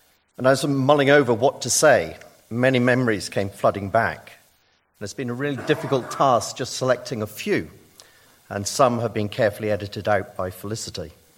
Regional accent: Northern Ireland, United Kingdom; moved away; you can't take Northern Ireland from the boy. And we had this common, I believe, expat feeling about being Northern Irish, which stayed with us

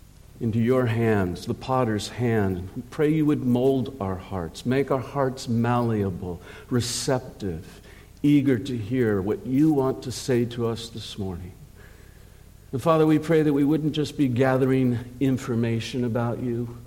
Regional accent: Hollywood, California, United States; born there; although I was born in Hollywood

